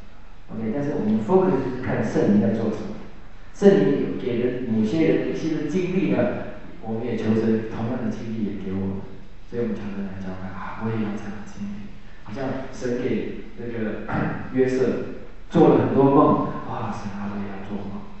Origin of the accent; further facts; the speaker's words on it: Taiwan; 我们中国人打招呼，就是你吃饱没有啊？我们台语那个时候就是你吃饱没？